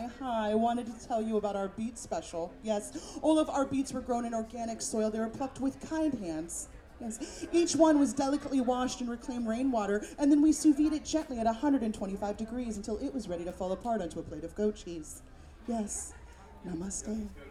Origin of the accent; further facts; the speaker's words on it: San Francisco, California, United States; And of course, I'm from San Francisco, so I'm just imagining how somebody from the city would fuck that up.